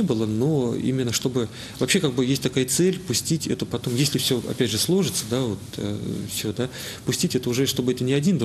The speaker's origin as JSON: {"language": "Russian", "town": "Tula", "region": "Tula Oblast", "country": "Russia", "said": "Сам я из Тулы, получается, из мест, где эти самовары делали, имеет богатую историю"}